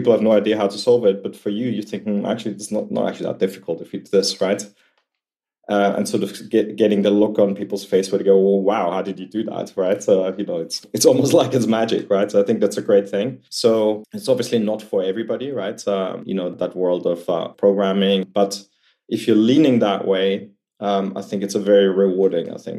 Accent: Vienna, Austria; moved away as an adult; now in United Kingdom; I was born and raised in Vienna, in Austria, for the first sort of 18 years of my life. Then had to do a little time out in the army, like we do over there, and then got on a plane to go to university in the UK

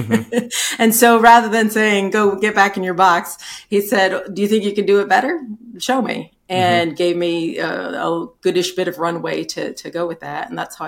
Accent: New York, United States; I'm originally from upstate New York.

